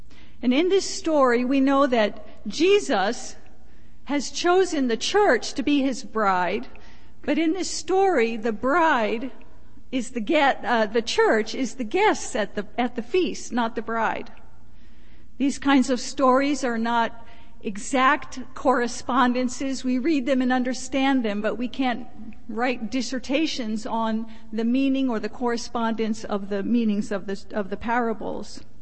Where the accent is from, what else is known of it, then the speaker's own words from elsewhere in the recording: Japan; and moved to Alani in October 17 years ago. And honestly, both of us have lived around the world. I grew up in Japan and my husband is from Bolivia.